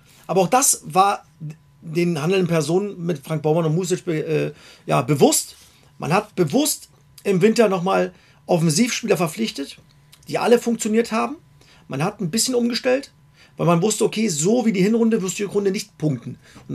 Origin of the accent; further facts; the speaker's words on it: East Germany, Germany; ich als Ossi schon 1000 Mal gesagt, bin befangen